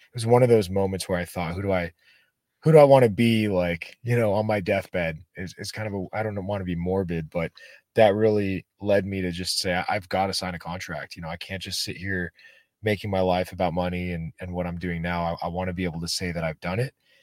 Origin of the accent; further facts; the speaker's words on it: United States; born there; I was born in the States, so I was able to have a freedom that my parents, you know, dreamt of when they were younger.